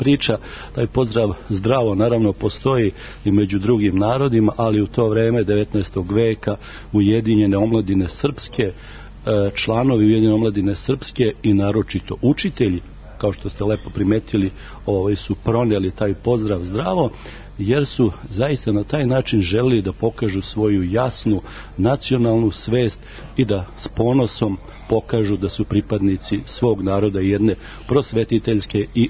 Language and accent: Serbian; Novi Sad, Vojvodina, Serbia; Ja sam inače Novosađanin